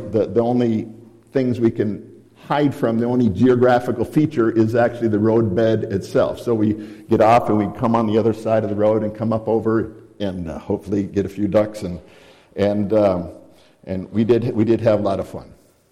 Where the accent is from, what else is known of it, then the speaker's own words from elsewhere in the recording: Wisconsin, United States; also born or lived in Minnesota; Very different duck hunting than I was brought up here in Wisconsin, in Minnesota.